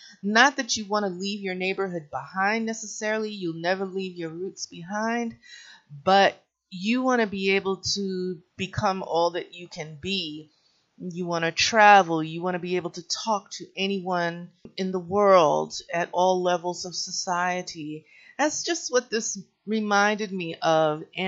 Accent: Bronx, New York, United States; This movie, okay, I grew up in the Bronx, y'all. Part of my family is Puerto Rican in heritage. In the Bronx and Manhattan that I know growing up, there were bodegas on every corner

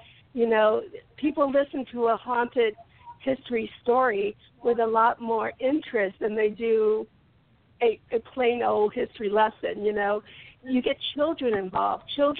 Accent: Hamilton, Ohio, United States; So our command center is in my hometown of Hamilton, Ohio

